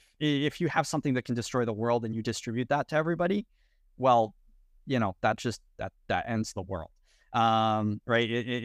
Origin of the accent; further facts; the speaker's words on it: Edmonton, Alberta, Canada; Yeah, I'm from Canada, originally Edmonton.